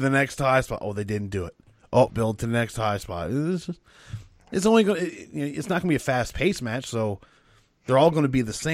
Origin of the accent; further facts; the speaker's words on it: Canada; This is all towards you, because I'm Canadian.